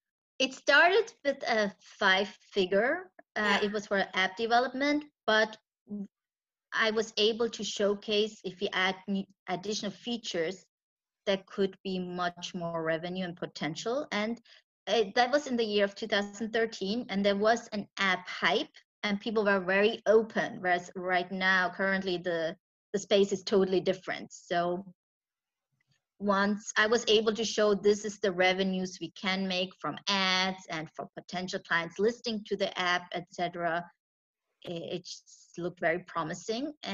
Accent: Switzerland; I'm originally Indian, born and raised in Switzerland, but I, since I'm little, fly every year to India. I speak the language Malayalam from Kerala, and I know the culture.

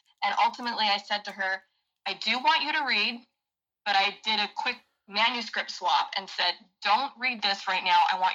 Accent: Anaheim, California, United States; it was one only for the city of Anaheim, where I grew up here in California.

